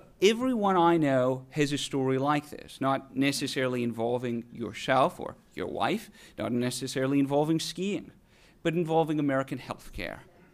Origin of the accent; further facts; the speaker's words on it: Winnipeg, Manitoba, Canada; I grew up in Winnipeg, which is smack dab in the middle of Canada. It's a city roughly the size of Indianapolis. I went to medical school there.